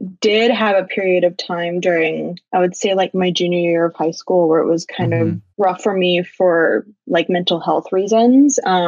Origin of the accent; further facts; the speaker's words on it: Seattle, Washington, United States; now in New York City, United States; I'm 21, university student. I'm from Seattle and I'm studying in New York City.